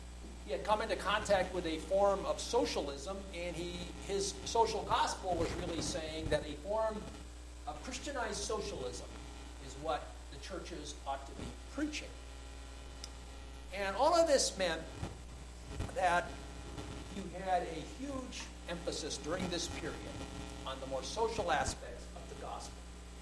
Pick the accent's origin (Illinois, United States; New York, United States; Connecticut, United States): Illinois, United States; I went there many times with my dad and other men from the church I grew up in South Suburban Chicago.